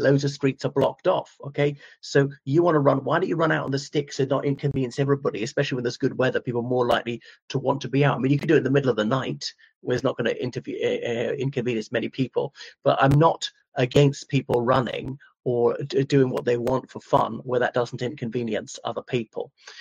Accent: Ireland; I mean, not that I'm a Dubliner, I'm Irish.

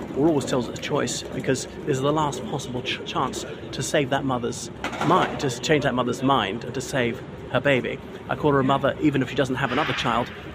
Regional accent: Ireland; now in London, United Kingdom; from Ireland.

